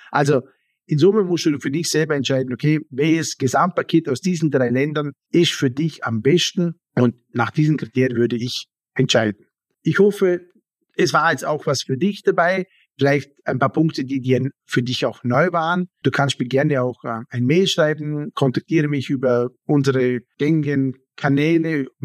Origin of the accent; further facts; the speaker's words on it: Vorarlberg, Austria; Wir haben eine hohe Bürokratie hier in Vorarlberg.